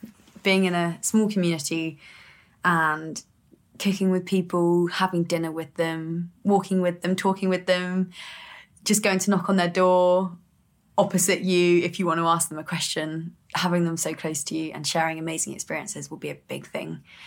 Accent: South East England, United Kingdom; like, growing up in the Chiltern Hills in Buckinghamshire, like going cycling, walking, running, swimming.

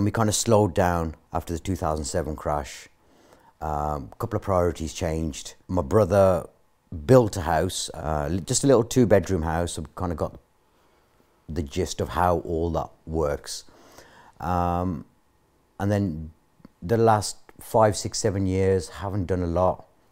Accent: Wolverhampton, West Midlands, United Kingdom; Wolverhampton.

